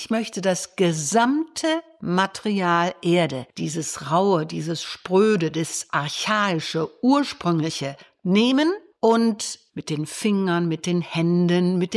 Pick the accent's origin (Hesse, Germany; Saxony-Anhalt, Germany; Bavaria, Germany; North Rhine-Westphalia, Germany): North Rhine-Westphalia, Germany; Düsseldorf; born there; Bei ihm habe ich studiert, 6 Jahre, Abschlussmeisterschüler hier in Düsseldorf. Ich bin ja auch hier geboren in Düsseldorf